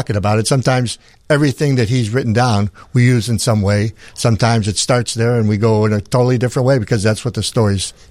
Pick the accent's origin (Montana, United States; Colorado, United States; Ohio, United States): Ohio, United States; Cleveland; I grew up in Cleveland on the east side. Yeah. I grew up in the city. I went to a notorious high school there and went through a lot of stuff.